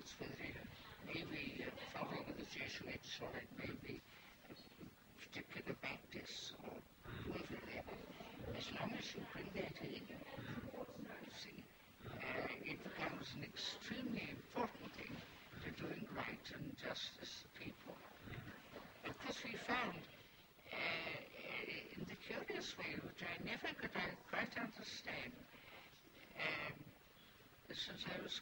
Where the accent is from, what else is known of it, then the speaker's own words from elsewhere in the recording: London, United Kingdom; Yes, I grew up in London.